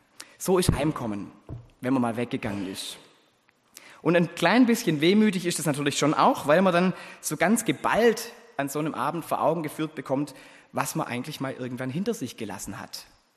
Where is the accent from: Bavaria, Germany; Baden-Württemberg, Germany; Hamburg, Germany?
Baden-Württemberg, Germany; Ich hoffe immer, dass ich nicht zu verklärt von meiner alten Heimat manchmal spreche und schwärme von den Schönheiten des Neckartals, aber die gibt's halt.